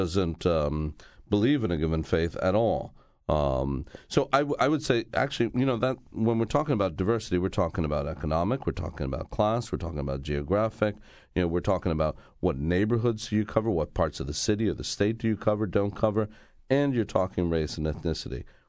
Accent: Miami, Florida, United States; I mean, I grew up in Miami. And I was 40 years old before I ever listened to a public radio program

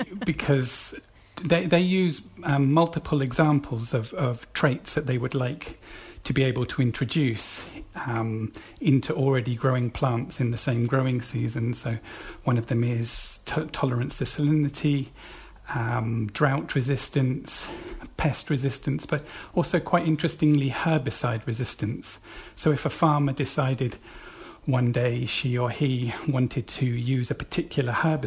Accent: England, United Kingdom; I am English and we do love puns.

